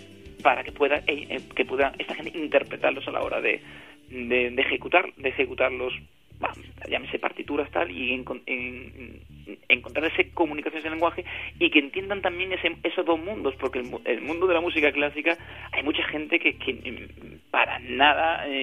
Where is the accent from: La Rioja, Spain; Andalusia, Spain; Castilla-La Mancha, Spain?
Andalusia, Spain; no somos una banda, hacemos rock, somos de Andalucía y estas son nuestras raíces, ¿no?